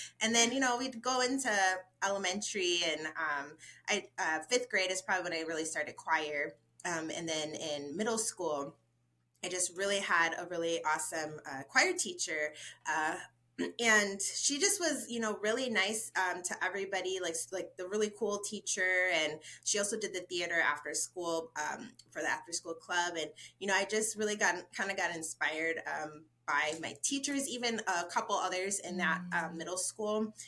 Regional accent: Wisconsin, United States; now in Arizona, United States; Oh, yeah. I'm from Wisconsin. So I don't miss any of it. I will stick it right here to Arizona.

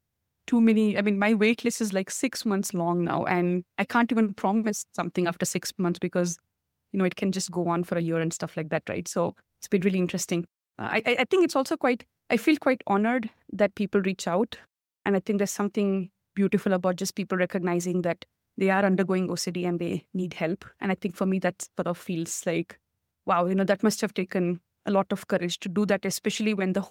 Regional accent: India; because I'm an Indian, I did engineering first

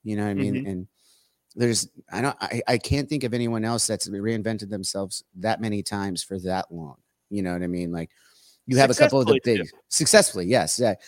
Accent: California, United States; I'm from Orange County, so it's not like I'm partial to it or anything like that.

